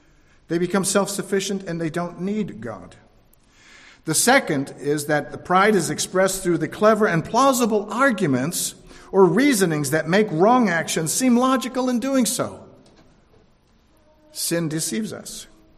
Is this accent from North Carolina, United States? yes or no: no; New York City, New York, United States; growing up in New York City, you develop a shell because you're surrounded by millions of people.